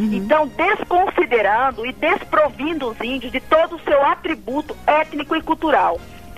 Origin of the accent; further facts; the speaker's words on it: Brazil; nós índios, ser considerados como brasileiros, como primeiros nativos, primeiros habitantes dessa terra